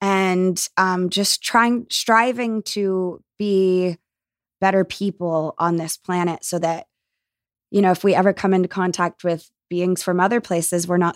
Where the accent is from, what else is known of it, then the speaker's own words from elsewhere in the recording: the South, United States; as a kid growing up in the South